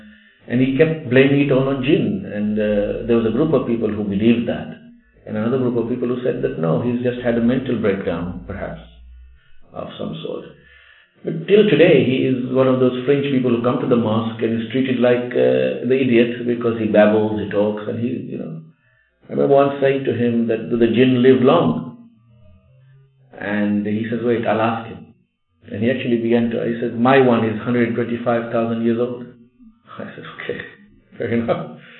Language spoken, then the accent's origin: English; Kenya; one young man who was our friend and we grew up together in Kenya